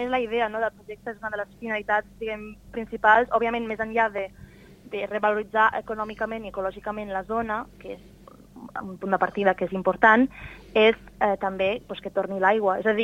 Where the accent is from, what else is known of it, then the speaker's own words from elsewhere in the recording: France; O sigui, sigui a Catalunya o jo, que sóc de França, ho veig també a França